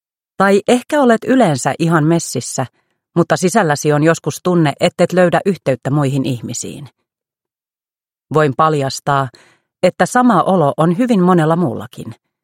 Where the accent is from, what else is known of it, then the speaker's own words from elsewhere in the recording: Vantaa, Uusimaa, Finland; Kasvoin Koivukylässä Vantaalla ja opiskelin Otaniemessä Aalto-yliopistossa tuotantotalouden diplomi-insinööriksi.